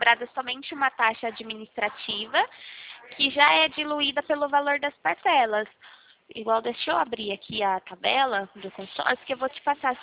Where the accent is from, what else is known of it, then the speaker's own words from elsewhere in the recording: Presidente Prudente, São Paulo, Brazil; eu sou aqui da cidade de Presidente Prudente, interior de São Paulo.